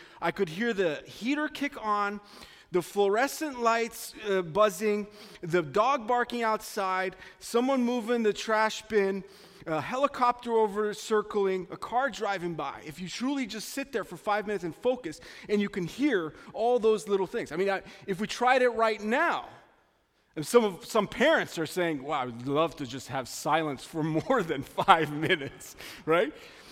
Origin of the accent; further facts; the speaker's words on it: East Coast, United States; Growing up on the East Coast, let's go to the snow. On the East Coast, the snow comes to you